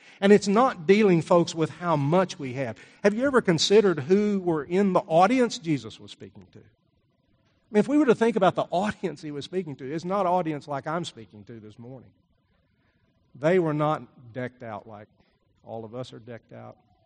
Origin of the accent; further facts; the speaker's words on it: Texas, United States; And I was riding around with my dad on the farm that I grew up on in West Texas.